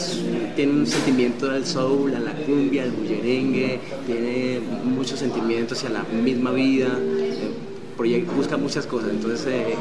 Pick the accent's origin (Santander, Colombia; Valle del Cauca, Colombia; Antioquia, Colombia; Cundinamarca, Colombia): Santander, Colombia; Barrancabermeja; Con ella me crié en Barranca, yo nací en Barranca Bermeja, soy el santandereano de la familia.